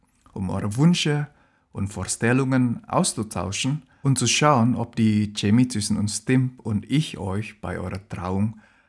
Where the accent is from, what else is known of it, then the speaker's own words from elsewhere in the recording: Indonesia; now in Hannover, Germany; ich komme aus Indonesien, aber lebe seit mehreren Jahren in Hannover.